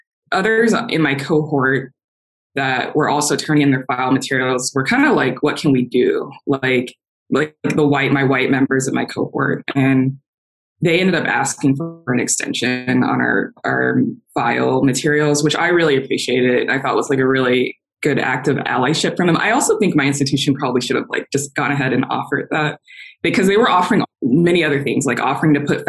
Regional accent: Stone Mountain, Georgia, United States; Okay, so I grew up in Atlanta, Georgia. I specifically in Stone Mountain, which is kind of on the east side. And I was born and raised there.

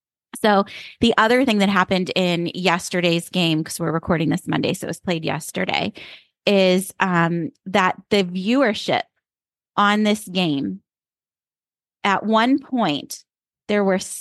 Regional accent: Pittsburgh, Pennsylvania, United States; And I just think it's because I grew up in Pittsburgh. It's a humongous sports town.

